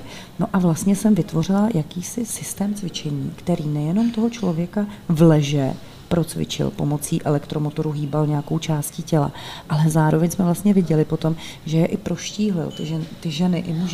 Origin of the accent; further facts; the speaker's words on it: Karlovy Vary Region, Czechia; born there; Tak já jsem se narodila v malinkaté vesničce v Doupovských horách u Karlových Varů, opravdu prakticky na samotě u lesa mezi divokou zvěří